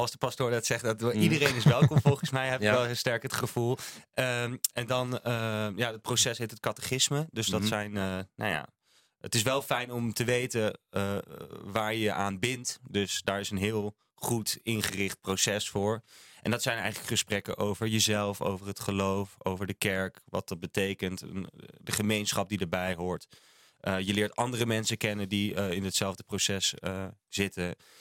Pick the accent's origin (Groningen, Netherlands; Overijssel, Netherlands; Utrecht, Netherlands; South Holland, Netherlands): Groningen, Netherlands; now in Laren, Netherlands; Ik woon in Laren. Ja. Dus kom ik vandaag uit Laren. Maar ik ben opgegroeid in Groningen.